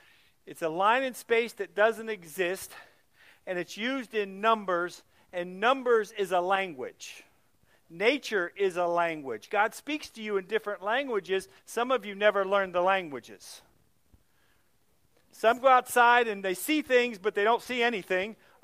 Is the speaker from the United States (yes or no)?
no; Ireland; No offense to anybody, I'm Irish, and the Irish were enslaved at one point.